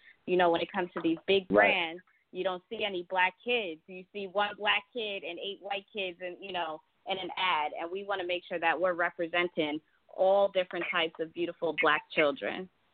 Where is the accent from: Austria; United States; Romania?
United States; New York; I'm from Long Island, New York.